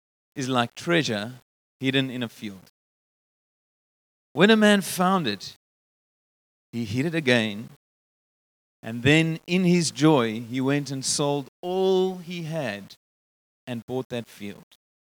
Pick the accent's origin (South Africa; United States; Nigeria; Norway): South Africa; Bloemfontein, Free State; So I'm a teenager in the 90s growing up in Bloemfontein, and we used to skate.